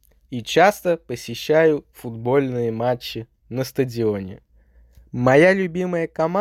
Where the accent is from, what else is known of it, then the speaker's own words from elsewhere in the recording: Saint Petersburg, Russia; Я с детства болею за эту команду, потому что Санкт-Петербург – мой родной город.